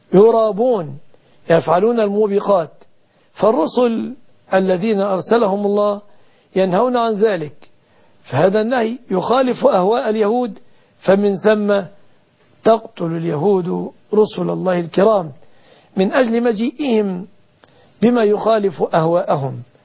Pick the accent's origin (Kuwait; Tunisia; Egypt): Egypt; كما أسأل الله سبحانه أن يحفظ بلادنا مصر آمنة مطمئنة من كل مكروه ومن كل سوء